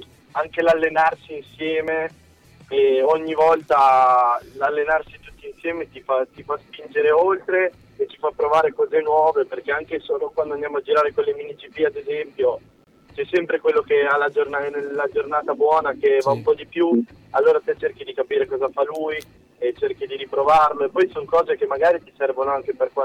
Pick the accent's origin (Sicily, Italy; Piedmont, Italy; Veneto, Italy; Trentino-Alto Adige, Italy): Piedmont, Italy; Turin; sono tornato un po' a casa nel mio paese, Torino.